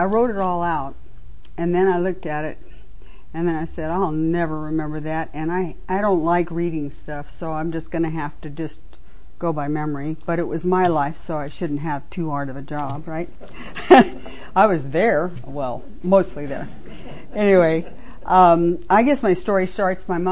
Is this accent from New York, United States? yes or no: no; Cartersville, Georgia, United States; I'm from Cartersville, Georgia, closed discussion group.